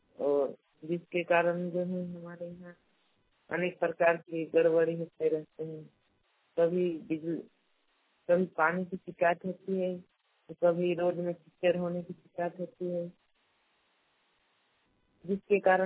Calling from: Paru, Jharkhand, India; मैं बोकारो जिला के निवासी हूँ और मेरे गांव का नाम पारू है। मेरी पंचायत मोहन टोली प्रखंड का नाम तकमा जिला बोकारो झारखंड के निवासी। जो हमारे गांव एक जंगल के सामने स्थित है

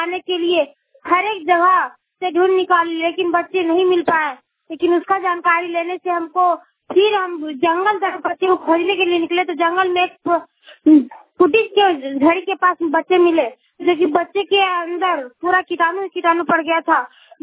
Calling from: Domchanch, Jharkhand, India; मैं डुमचांस से बोल रही हूँ, कालीमंदिर नीचे टोला से। मेरा जिला हुआ कोडरमा और थाना डुमचांस।

